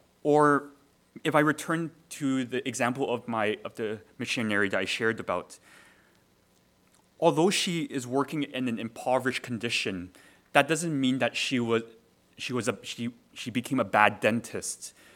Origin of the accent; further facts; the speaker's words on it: Toronto, Ontario, Canada; There is a missionary I know from my home church or from the church I grew up in Toronto